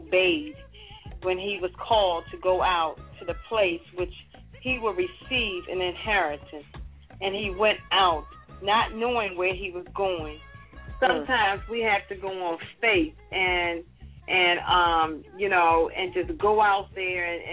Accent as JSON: {"language": "English", "town": "Baltimore", "region": "Maryland", "country": "United States", "said": "and I'm from Baltimore"}